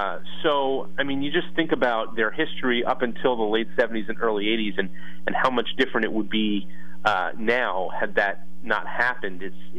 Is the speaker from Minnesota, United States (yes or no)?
no; New Jersey, United States; I mean, growing up in New Jersey and then being around him a little bit